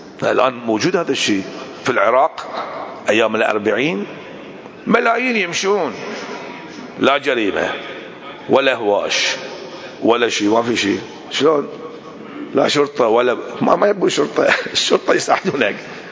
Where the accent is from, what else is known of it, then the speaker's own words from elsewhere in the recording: Bahrain; وإذا ما سووهم إحنا من البحرين نروح نسوي لنا موكب هناك نستقبلهم